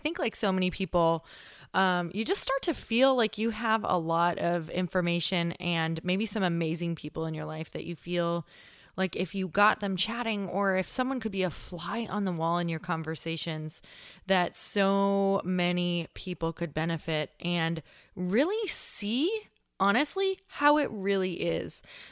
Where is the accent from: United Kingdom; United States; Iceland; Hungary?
United States; Michigan; accent: Upper Peninsula; I grew up in Upper Michigan. Did you guys know there was an upper part to Michigan? Didn't think so. So yes, it's an upper peninsula. Borderline Canada might as well be Canada. We have a crazy Canadian accent, but not really.